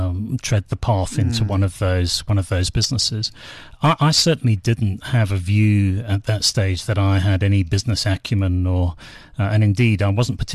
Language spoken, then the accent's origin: English; United Kingdom; moved away as an adult; now in South Africa; I'm a bit of an imposter in South Africa, perhaps from my accent. Your listeners will be able to tell that I'm originally from the UK. Mm. I've been in South Africa for 20 years